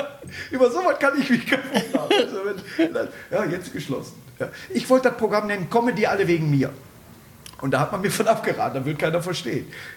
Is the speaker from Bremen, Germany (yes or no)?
no; North Rhine-Westphalia, Germany; Ullige ist für Kleinkind bei uns im Ruhrgebiet.